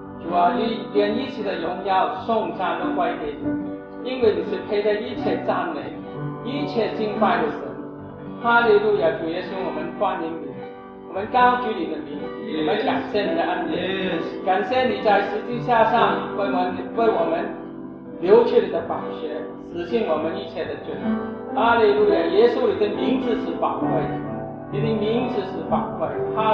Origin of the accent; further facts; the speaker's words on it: Guangdong, China; accent: Cantonese; 因为我的广东腔啊，那个广东话呢，这个歌词有一点不一样